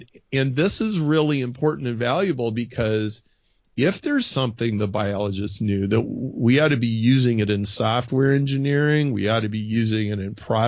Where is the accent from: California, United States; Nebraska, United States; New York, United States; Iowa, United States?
Nebraska, United States; So you got to appreciate where we grew up. We grew up in Nebraska and went to a very, very, very conservative church.